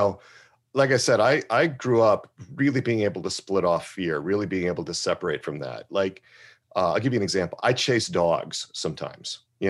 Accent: Wisconsin, United States; because I grew up in Wisconsin, a lot of icy roads, a lot of spin outs

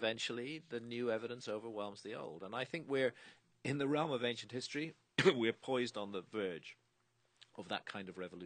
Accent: United Kingdom; I come here as a foreigner. I'm British. I come to America often. I have family here in America.

